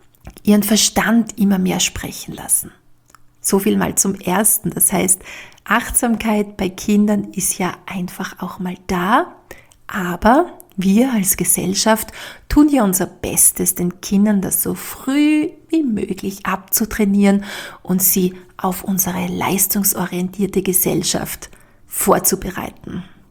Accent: Austria; bei uns in Österreich

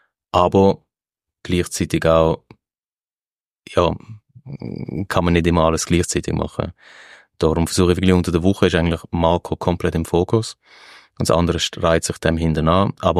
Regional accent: Basel, Basel-Stadt, Switzerland; Als Basler, das darf ich nicht zu laut sagen. Ich liebe auch Basel.

